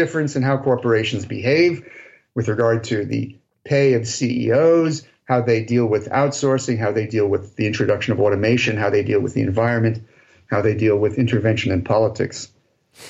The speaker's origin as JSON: {"language": "English", "town": "New York City", "region": "New York", "country": "United States", "tie": "born or raised there", "lives_now": "Athens, United States", "said": "When I grew up in the New York City area."}